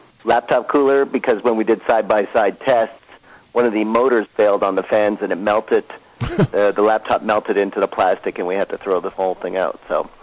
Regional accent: Vancouver, British Columbia, Canada; moved away; also born or lived in Winnipeg; Originally born in Winnipeg, but spent most of my days in Vancouver on the West Coast.

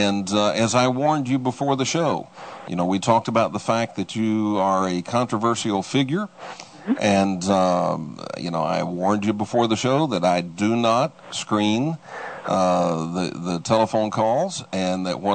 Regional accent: Texas, United States; accent: Texas; I murder English anyway with my Texas accent. My Texas accent is so bad, it's so thick, that even when I speak Serbian, a guy in Belgrade walks into a bar where I'm speaking Serbian and says, Texas, yes?

